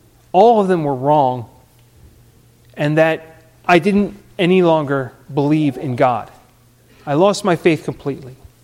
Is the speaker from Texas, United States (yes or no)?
no; Pitman, New Jersey, United States; You know, I grew up in Pittman. Pittman is, by most accounts, a small town. I mean, it's a town of a little less than 10,000 people